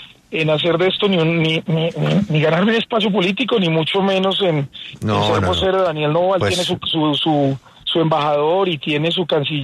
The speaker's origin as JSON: {"language": "Spanish", "country": "Colombia", "said": "soy colombiano y soy candidato presidencial"}